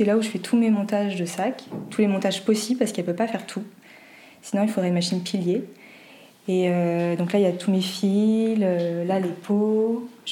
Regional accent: Rennes, Brittany, France; Même quand j'étais chez moi à Rennes

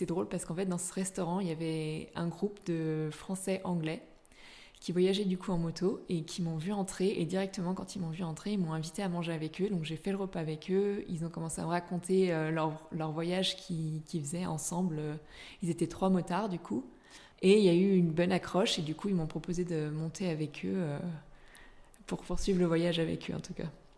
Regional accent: Auvergne-Rhône-Alpes, France; now in Paris, France; j'ai 26 ans, je viens des Monts du Lyonnais et je travaille sur Paris depuis 4 ans

